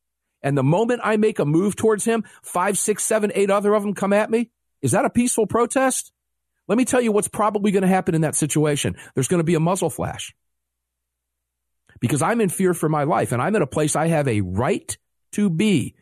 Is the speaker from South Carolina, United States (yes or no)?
no; Tampa, Florida, United States; The latest viral from St. Petersburg, Florida, back in my hometown in Tampa area.